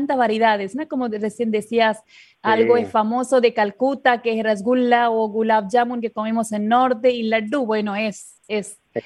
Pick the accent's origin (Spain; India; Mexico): India; Spanish is a second language; como yo soy de la India, yo he comido dulces en India y acá